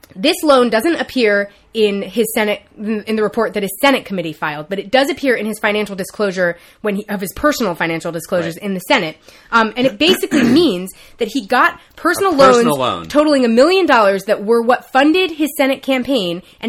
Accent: New York City, New York, United States; I never thought, as a New Yorker who grew up in the era where New York was like persona non grata to every political situation

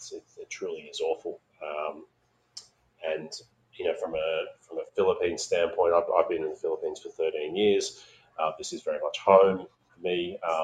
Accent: Australia; my home country, Australia

